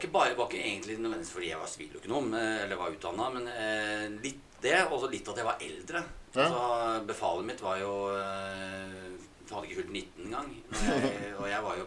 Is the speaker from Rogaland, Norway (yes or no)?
no; Nesodden, Akershus, Norway; jeg vokste opp på Nesodden, da, det betyr at jeg kom dit når jeg var 5 år. Så jeg har på en måte vært der siden det. Så ja. Gått all skolegang egentlig, opp til videregående på Nesodden.